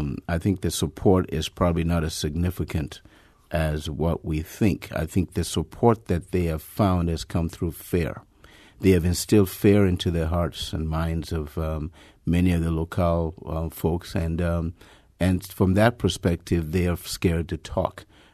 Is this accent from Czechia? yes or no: no; Nigeria; moved away as an adult; now in United States; as a Nigerian citizen, I was born in Nigeria, raised there, and came to the United States about 35 years ago.